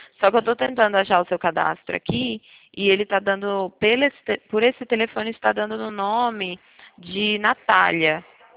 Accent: Piracicaba, São Paulo, Brazil; nós somos de Piracicaba, interior de São Paulo.

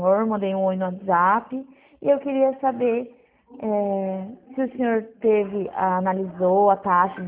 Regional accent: Dracena, São Paulo, Brazil; Eu sou de Dracena

